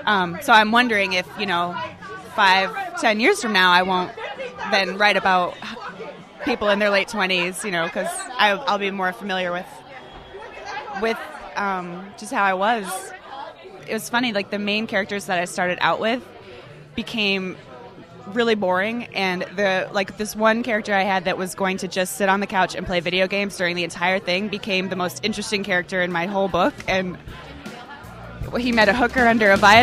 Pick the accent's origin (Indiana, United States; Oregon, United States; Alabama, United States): Indiana, United States; Fort Wayne; now in Chicago, United States; I'm from Chicago, but originally from Fort Wayne, Indiana.